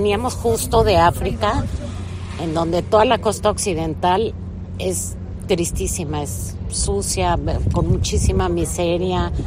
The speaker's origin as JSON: {"language": "Spanish", "country": "Mexico", "said": "Nosotros como mexicanos lo vivimos con los migrantes hacia Estados Unidos"}